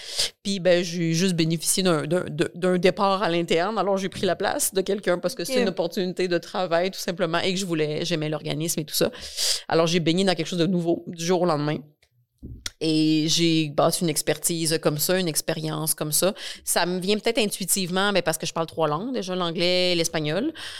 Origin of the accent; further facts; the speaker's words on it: Quebec, Canada; ma mère est mexicaine. Mais je suis née au Québec. J'ai vécu toute ma vie au Québec. Je n'ai jamais vraiment vécu ailleurs.